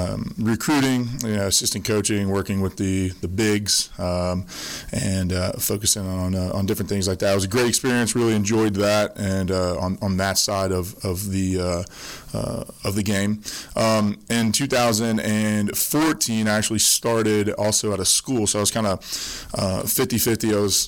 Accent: Jacksonville, Florida, United States; So I grew up in Jacksonville, Florida, where I was born and raised. I went to high school there at First Coast Christian, and grew up there in the church, grew up there in the school

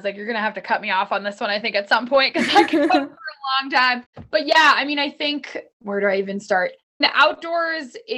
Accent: Maine, United States; growing up in Maine, like we never talked about it at my house.

